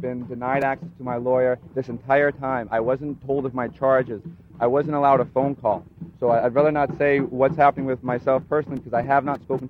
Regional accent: Philadelphia, Pennsylvania, United States; Philadelphia, beautiful downtown Philadelphia.

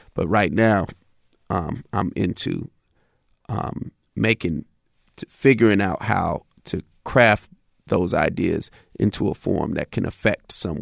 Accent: Oakland, California, United States; politically, I would say definitely growing up in Oakland, the Black Panther Party would have to be, you know, one of the main influences.

